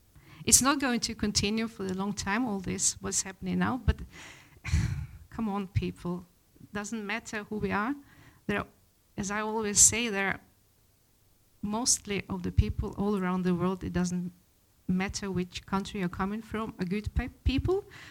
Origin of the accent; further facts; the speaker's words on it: Arkhangelsk Oblast, Russia; the Kargopol in Arkhangelsk fylke, you can say, where I'm coming from Arkhangelsk.